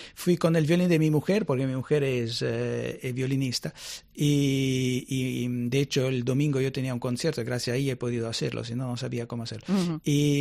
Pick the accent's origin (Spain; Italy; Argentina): Italy; Rome, Lazio; Spanish is a second language; yo soy de Roma, pero donde viene mi padre